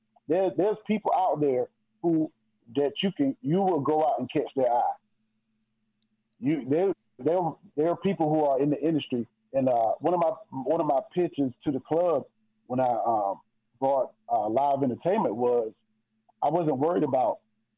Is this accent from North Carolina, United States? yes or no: yes; New Bern, North Carolina, United States; So guess what? Now I get New Bern. Now my hometown comes.